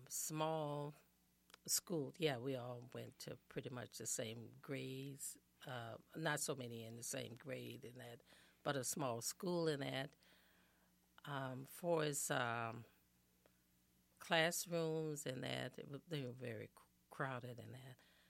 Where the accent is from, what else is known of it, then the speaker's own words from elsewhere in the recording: Helena, Arkansas, United States; And then I grew up actually in Helena, Arkansas, and that's where I had my schooling and then and graduated from high school.